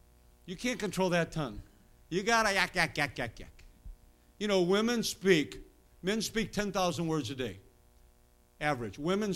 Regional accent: Chicago, Illinois, United States; But I'm telling you, I'm from Chicago. Everything moves fast. If you slow down, you get run over in Chicago.

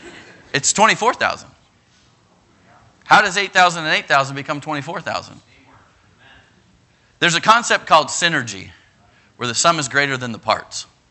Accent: Minnesota, United States; I grew up in Minnesota, we play hockey, right?

